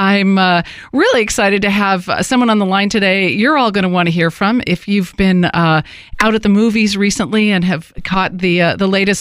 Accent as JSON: {"language": "English", "town": "Los Angeles", "region": "California", "country": "United States", "tie": "born or raised there", "said": "it's set in my hometown of L.A., which it's always fun to revisit at in the movies, so I can feel like I've had a little bit of home."}